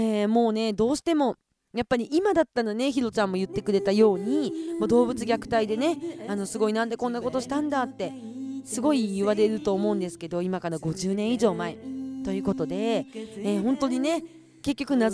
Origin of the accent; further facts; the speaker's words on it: Kushiro, Hokkaido, Japan; 私は、釧路出身だから、新釧路町とお楽しけがどんだけ離れてるのかっていうのも分かるのでね。